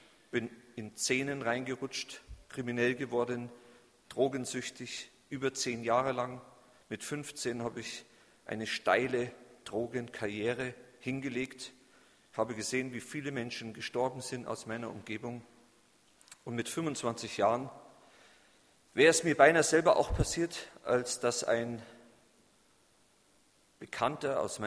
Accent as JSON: {"language": "German", "region": "Bavaria", "country": "Germany", "said": "ich komme aus Bayern, das hört man, aus dem tiefsten Süden"}